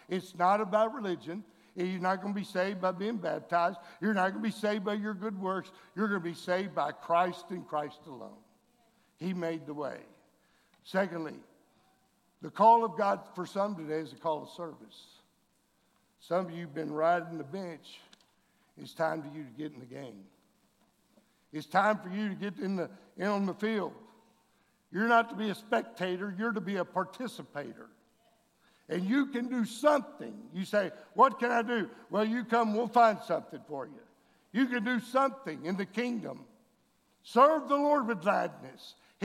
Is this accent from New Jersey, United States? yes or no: no; Brownsville, Texas, United States; I was from Brownsville, Texas. I didn't know what the union was.